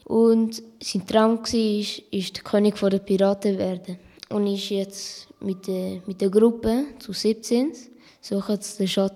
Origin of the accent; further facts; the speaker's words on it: Switzerland; born there; Ich bin hier in der Schweiz geboren, aber meine Mutter kommt aus Peru.